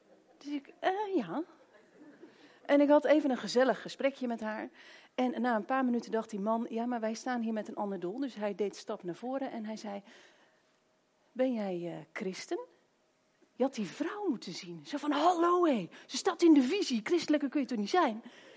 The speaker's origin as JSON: {"language": "Dutch", "town": "Woerden", "region": "Utrecht", "country": "Netherlands", "said": "Ik kom uit Woerden."}